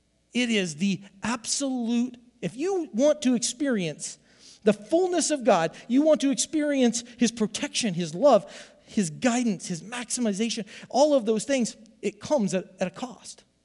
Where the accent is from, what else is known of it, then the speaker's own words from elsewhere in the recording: Iowa, United States; I'm from the Southeast Iowa, from Iowa, man.